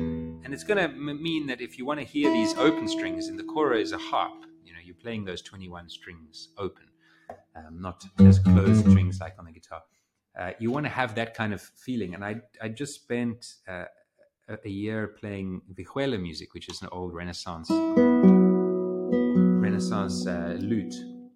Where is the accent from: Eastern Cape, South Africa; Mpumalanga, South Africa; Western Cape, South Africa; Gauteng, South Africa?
Western Cape, South Africa; Cape Town; because I'm from Cape Town and there are no koras in Cape Town.